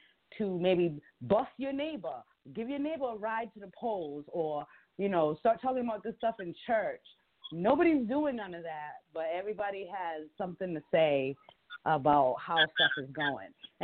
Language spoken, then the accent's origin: English; the North, United States; You know, I'm from the North, and I've been in the South now for 13 years